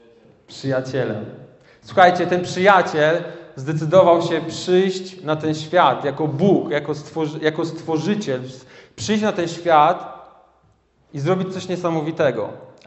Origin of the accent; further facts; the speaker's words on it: Szczytno, Warmian-Masurian Voivodeship, Poland; Jestem strażakiem, no jestem ze Szczytna.